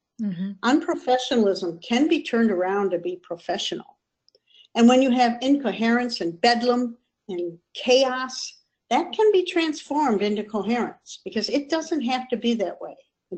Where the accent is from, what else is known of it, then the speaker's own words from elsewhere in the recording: New York, United States; I just would like to kind of share that I grew up in Western New York within the shadow of some of the greats like Susan B. Anthony and Katie Elizabeth Stanton.